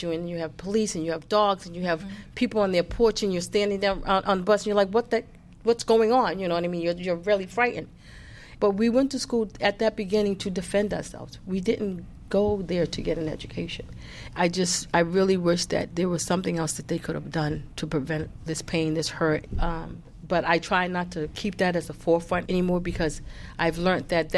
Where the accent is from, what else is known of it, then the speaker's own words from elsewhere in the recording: Boston, Massachusetts, United States; born and raised in Boston, and I'm Black, African-American woman.